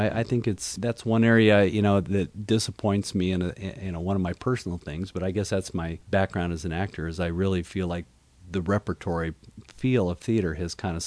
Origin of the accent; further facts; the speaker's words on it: San Diego, California, United States; I mean, I grew up in San Diego. Out of college, came here and did some acting and things as well.